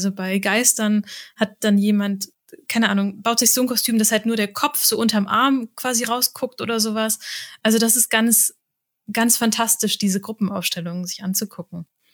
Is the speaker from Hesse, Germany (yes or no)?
yes; Hesse, Germany; die Karl-Comics sind Comics über den Spätlesereiter Karl, die spielen im Rheingau, da wo ich herkomme.